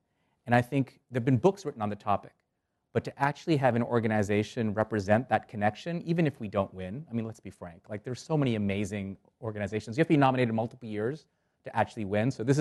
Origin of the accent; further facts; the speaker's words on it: Canada; also born or lived in India; So as a kid, I moved from India to Canada. I grew up in Canada.